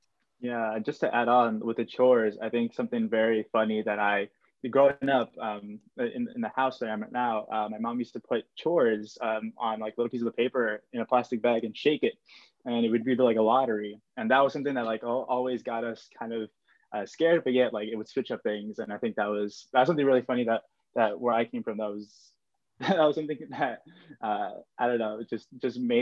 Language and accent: English; Queens, New York, United States; I'm from Queens, New York.